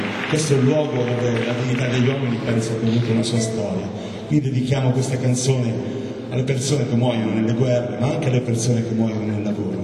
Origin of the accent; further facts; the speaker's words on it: Arezzo, Tuscany, Italy; Ok, qui siamo alla … veniamo da Arezzo.